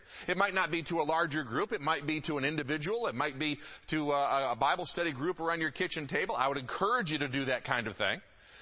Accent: Detroit, Michigan, United States; I grew up in the Metro Detroit area

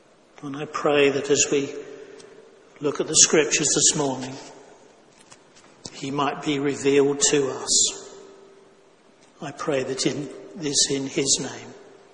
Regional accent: East Midlands, United Kingdom; I grew up in Northamptonshire, and every year there was an annual carnival in the various towns where they lived

